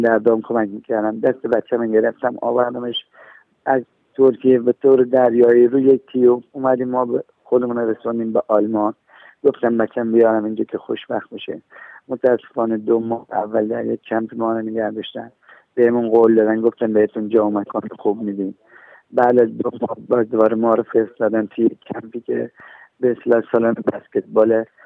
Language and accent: Persian; Iran; من یک ایرانی هستم به اتفاق فرزندم حسین. به خاطر وضع اجتماعی ایران که واقعاً وضع آلوده ای داره، من خودم در ایران که زندگی میکردم احتیاط داشتم.